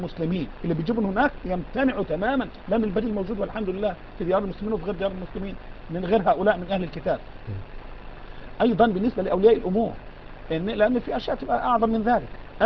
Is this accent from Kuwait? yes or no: yes; Kuwait; وأنا من الكويت في هذه الأيام